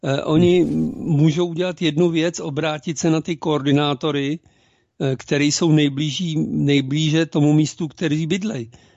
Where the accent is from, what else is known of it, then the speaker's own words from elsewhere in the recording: Prague, Czechia; jsem z Prahy